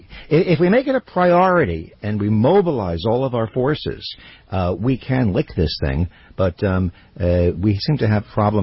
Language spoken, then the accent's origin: English; New York, United States; I grew up in New York. I've jumped over bodies in Grand Central Station, going on to my job as a morning host on New York radio.